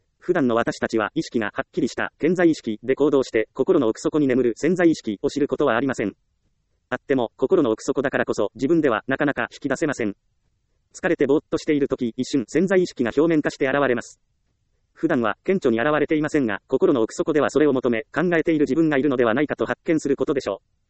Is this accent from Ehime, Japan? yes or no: yes; Ehime, Japan; 私の地元は愛媛です。